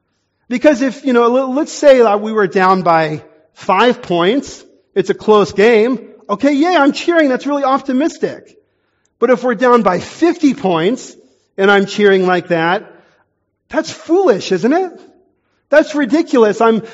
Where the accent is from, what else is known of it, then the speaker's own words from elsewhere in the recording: Texas, United States; I'm from Texas in the U.S. We have the Dallas Mavericks.